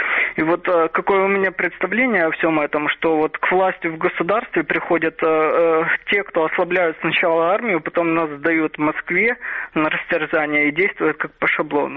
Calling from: Odesa, Odesa Oblast, Ukraine

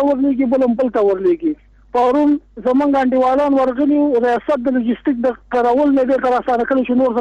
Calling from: Kunar, Afghanistan; ما د کونړ نه ټلیفون کړي.

